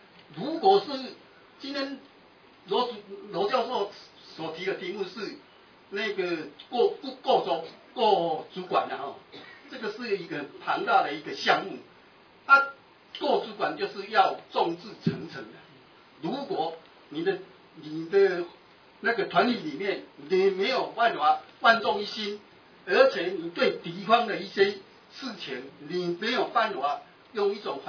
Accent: Taiwan; 因为我来自农家子弟，我是本土人，我是台湾人啊

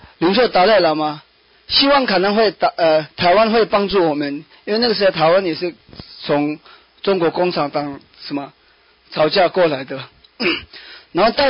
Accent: India; born there; Chinese is a second language; 我没有读国语的，我是在印度出生的一个西藏人，我们是第二代西藏人在印度出生，根本没有去过西藏，没有看过西藏。那我们父母亲从1959从西藏跟达赖喇嘛一起跑出来印度

